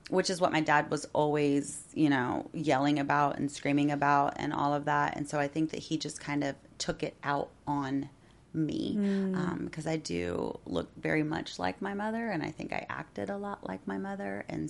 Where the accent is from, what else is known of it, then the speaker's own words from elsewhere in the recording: Muncie, Indiana, United States; So I am originally from Indiana. Mm-hmm. I was born in Muncie, Indiana.